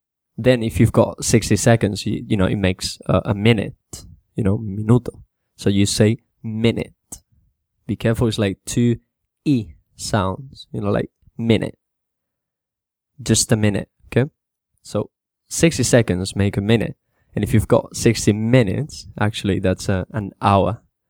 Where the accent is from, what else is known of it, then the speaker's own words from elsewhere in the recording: California, United States; So you say year, don't say year, you know, I'm from California, you say year, okay?